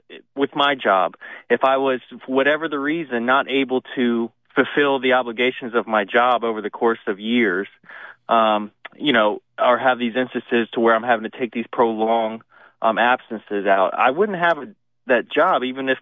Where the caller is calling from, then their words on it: Oklahoma City, Oklahoma, United States; from Oklahoma City.